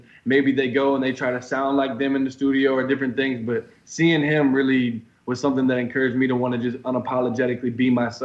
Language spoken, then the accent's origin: English; Peachtree City, Georgia, United States; I've grown up in Peachtree City ever since I was about like 6 years old.